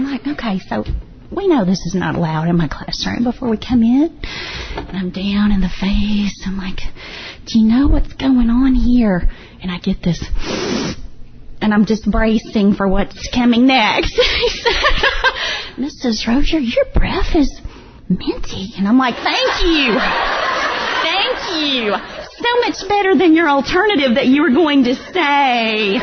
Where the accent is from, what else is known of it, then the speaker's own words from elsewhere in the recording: Texas, United States; I'm like, I'm from Texas. You've got to remember, it's a Texas class.